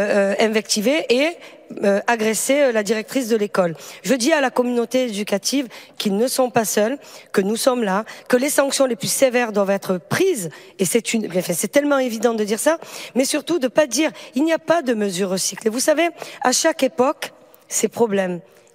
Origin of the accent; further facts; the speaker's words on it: Marseille, Provence-Alpes-Côte d'Azur, France; ça s'est passé chez moi à Marseille